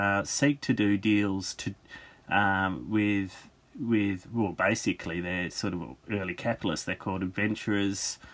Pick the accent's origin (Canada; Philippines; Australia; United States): Australia; But I'm an Australian historian. I mean, I've studied the frontier in Australia. I'm more familiar with it.